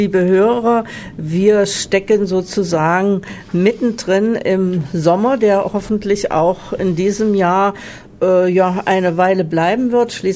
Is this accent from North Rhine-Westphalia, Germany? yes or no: no; Staßfurt, Saxony-Anhalt, Germany; Ja, gibt es ja bei uns in Stassfurt, also die in unserem Salzwassersee.